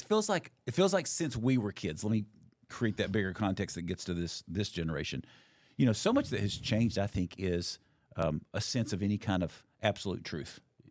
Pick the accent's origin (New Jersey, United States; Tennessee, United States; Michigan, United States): Tennessee, United States; I'm from East Tennessee, so it's pretty close to trailer park.